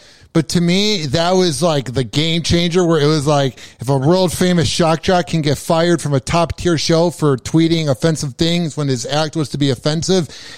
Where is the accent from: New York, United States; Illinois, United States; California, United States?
Illinois, United States; Chicago; I'll even like want to like bash the Bears because I'm from Chicago and I hate the Bears.